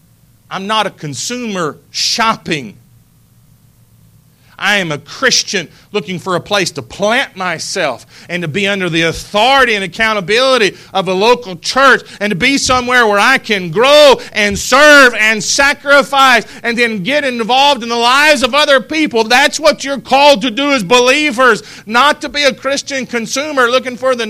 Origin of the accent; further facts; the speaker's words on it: North Carolina, United States; I'm from North Carolina and we don't have a lot of good football.